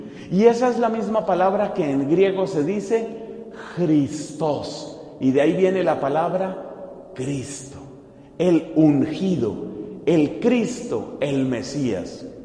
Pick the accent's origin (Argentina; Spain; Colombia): Colombia; Y también en mi país, en Colombia.